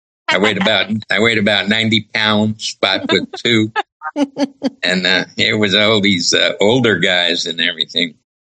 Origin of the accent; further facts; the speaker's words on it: New York City, New York, United States; Okay, I was born in New York City, like Lisa said, at Bellevue Hospital. I was born on March 4, 1949. And just a New York brat.